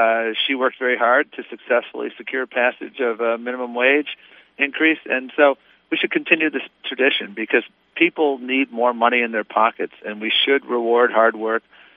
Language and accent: English; Buffalo, New York, United States; Well, I'm always bullish about Buffalo. It's my hometown.